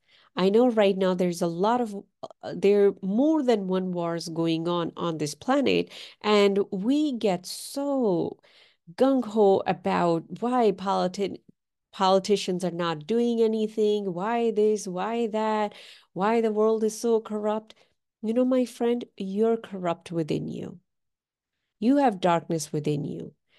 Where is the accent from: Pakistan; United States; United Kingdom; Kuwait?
Pakistan; And I am from Pakistan.